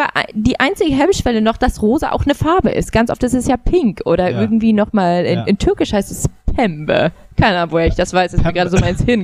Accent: Oldenburg, Lower Saxony, Germany; also born or lived in Berlin; Ich komme nämlich nicht komplett aus Berlin. Ich meine, ich bin da geboren, habe meine ersten Jahre da verbracht, bin dann aber nach Oldenburg gezogen und da bin ich auch hauptsächlich aufgewachsen.

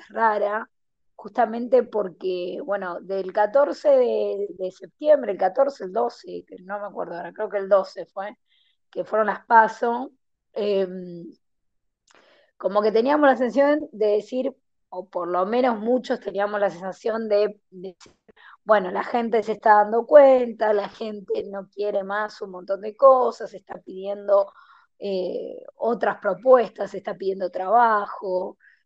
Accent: Ramos Mejía, Buenos Aires Province, Argentina; yo soy de Ramos Mejía, vivo en Ramos Mejía hace un año

